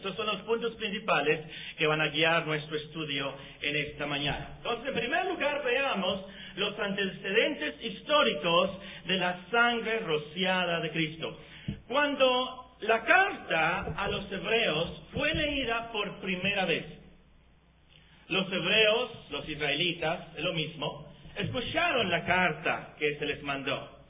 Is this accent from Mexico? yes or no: yes; Mexico; Como mexicanos, no tenemos algo de nuestra historia que nos hable acerca de la sangre rociada.